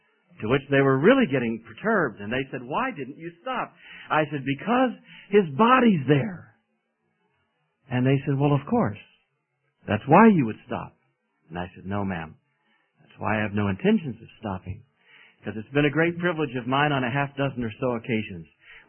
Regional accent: South Carolina, United States; Where are you from? We said, South Carolina.

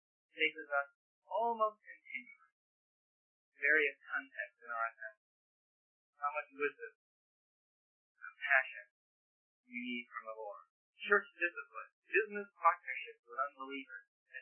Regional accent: Plymouth, Michigan, United States; I'm from Plymouth, Michigan.

